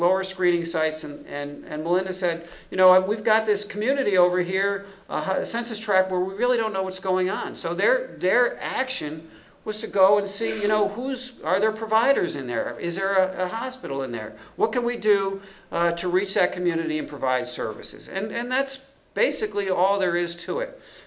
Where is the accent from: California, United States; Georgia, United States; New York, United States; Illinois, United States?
New York, United States; Albany; Here's my hometown, Albany, New York.